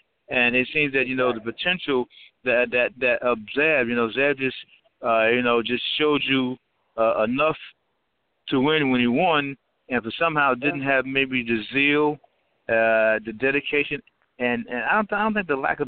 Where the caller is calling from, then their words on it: Brazil; Well, Hello, Rose, and I'm listening from Brazil.